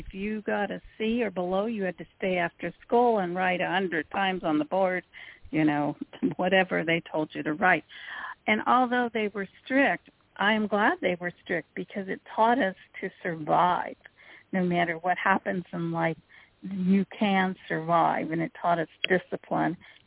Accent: California, United States; Well, I grew up here in California, and I spent a lot of time with my grandparents who came here from Italy, Sicily and Naples areas

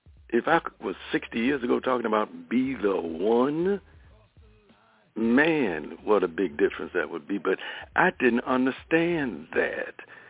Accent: Richmond, Virginia, United States; born there; You know, I was born in Richmond, Virginia, as you know, brother, in a little part of town called 17th Street Bottom.

